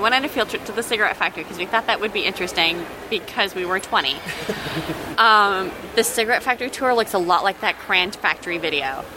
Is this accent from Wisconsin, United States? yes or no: yes; Wisconsin, United States; I grew up in Wisconsin, so I've been to the cheese factory tour, like, more times than I can count.